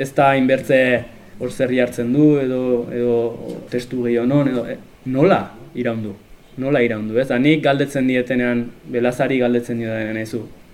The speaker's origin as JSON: {"language": "Basque", "region": "Basque Country", "country": "Spain", "said": "ez naiz Amerikarra. Ez naiz Txinatarra, eta, bai, eta Euskalduna naiz."}